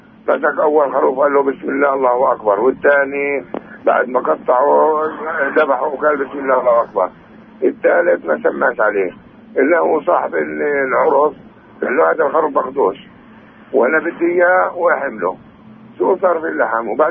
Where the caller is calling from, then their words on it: Nablus, West Bank, Palestine; من نابلس يا شيخ